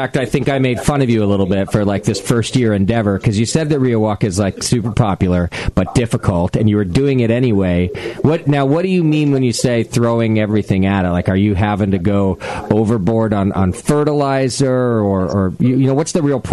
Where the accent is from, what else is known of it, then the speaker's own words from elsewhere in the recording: United States; Well, first of all, because we're American, we're kind of dumb when it comes to geography.